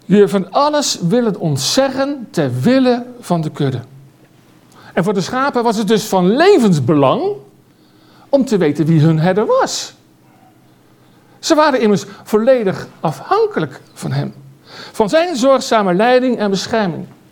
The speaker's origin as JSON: {"language": "Dutch", "region": "Gelderland", "country": "Netherlands", "said": "ik kom van de Veluwe"}